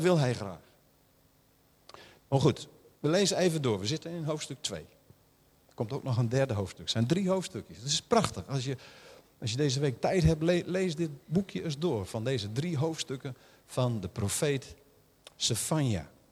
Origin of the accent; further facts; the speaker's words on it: Netherlands; Dan denk je, ja, ik ben Nederlander, maar ik schaam me voor wat hier gebeurt.